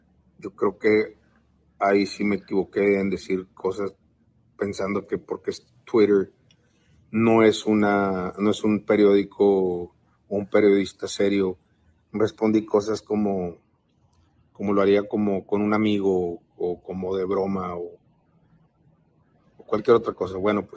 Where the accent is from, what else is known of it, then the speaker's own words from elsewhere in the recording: United States; born there; yo no vivo en México, yo no soy ciudadano mexicano, yo vivo en Estados Unidos, nacido en Estados Unidos